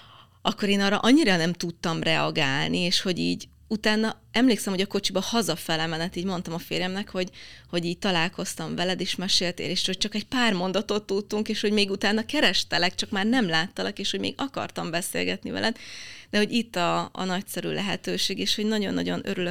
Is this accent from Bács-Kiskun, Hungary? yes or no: no; Budapest, Hungary; én a 13. kerületben, a Szabolcs utcában nőttem föl, ami ott a 13. kerületben egy ilyen, hát nevezzük úgy, akkor az egy ilyen cigány negyed volt.